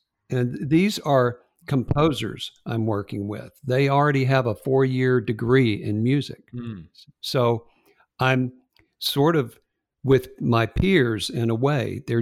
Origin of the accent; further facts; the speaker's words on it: North Carolina, United States; Yeah, I was born and raised near Brevard in Rutherford County.